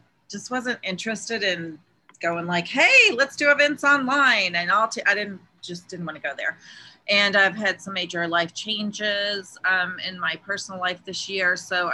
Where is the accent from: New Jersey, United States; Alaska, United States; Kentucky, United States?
Kentucky, United States; Louisville; now in New York, United States; And Mariah, I'm originally from Louisville, but I've been in the New York area for a very long time. But my family's still there.